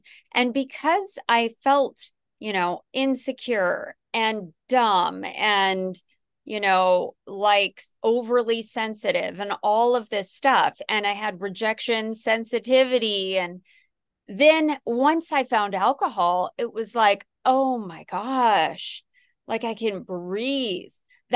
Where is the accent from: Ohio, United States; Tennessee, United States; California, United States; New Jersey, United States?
California, United States; for me, I grew up in the Silicon Valley, and I was around a lot of really smart kids